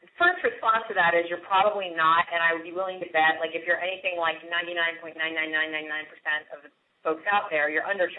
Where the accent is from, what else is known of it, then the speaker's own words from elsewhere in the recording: Maine, United States; also born or lived in New York; Oh, my gosh. I grew up in Maine.